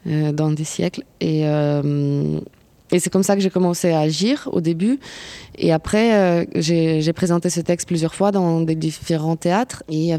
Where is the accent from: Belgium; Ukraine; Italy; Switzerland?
Ukraine; now in France; je suis ukrainienne. J'habite en France depuis 11 ans.